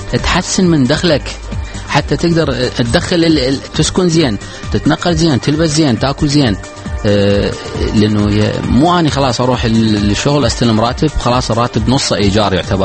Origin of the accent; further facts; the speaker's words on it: Iraq; now in Germany; أغلب الشباب إحنا عراقيين يعني إحنا نعتبر تقريبا من القدامى اللي جينا ألمانيا.